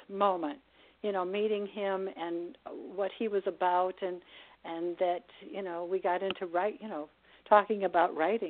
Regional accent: Chicago, Illinois, United States; She grew up in Minneapolis, and I grew up in Chicago. We're the same age.

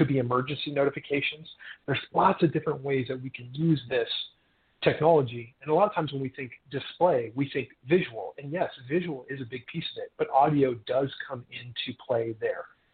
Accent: San Diego, California, United States; I'm from San Diego, so I'm told that we have perfect pronunciation.

